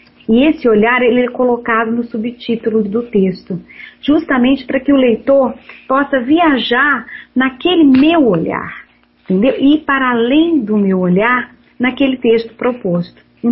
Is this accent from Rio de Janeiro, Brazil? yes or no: no; Minas Gerais, Brazil; Eu sou mineira